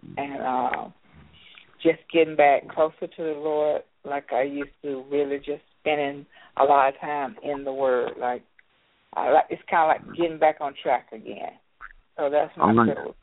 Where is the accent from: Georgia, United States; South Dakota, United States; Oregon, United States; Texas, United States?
Georgia, United States; Atlanta; I'm from Atlanta.